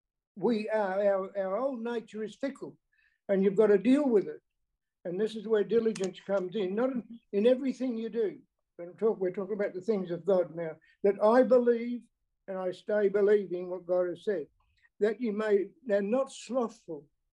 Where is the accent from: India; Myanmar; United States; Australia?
Australia; Western Australia; Hello, everyone. … from Western Australia, rejoicing in the Lord.